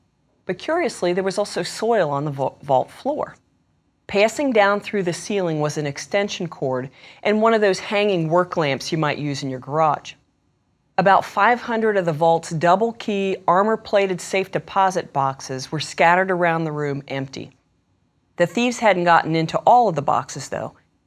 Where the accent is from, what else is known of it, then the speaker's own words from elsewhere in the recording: Youngstown, Ohio, United States; from Youngstown in my home state of Ohio